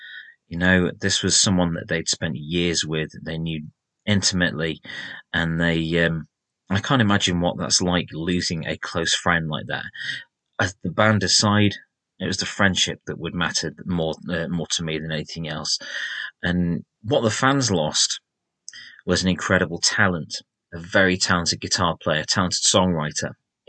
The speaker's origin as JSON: {"language": "English", "town": "Sheffield", "region": "Yorkshire and the Humber", "country": "United Kingdom", "tie": "born or raised there", "said": "Now, I'm from Sheffield. You may not be able to notice it in my accent. I know the accent isn't particularly strong, but I am from Sheffield."}